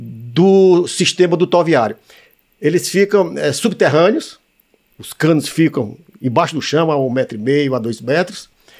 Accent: Sobral, Ceará, Brazil; chega a São Luís, chega lá na minha cidade de Sobral, enfim, assim sucessivamente.

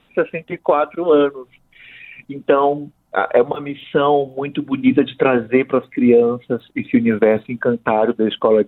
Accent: Rondônia, Brazil; born there; Sim, nasci em Rondônia.

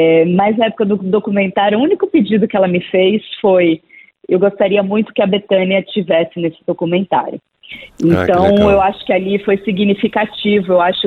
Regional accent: Bahia, Brazil; eu sou baiana, eu conheço essa história profundamente.

